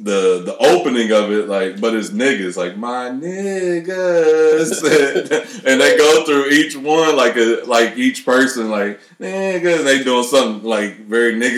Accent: Cleveland, Ohio, United States; I'm up here from Cleveland.

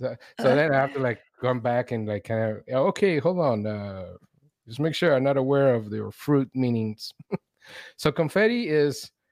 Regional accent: Venezuela; when I grew up in Venezuela, I was watching a lot of like recycle TV, I think. I didn't realize it until I got here.

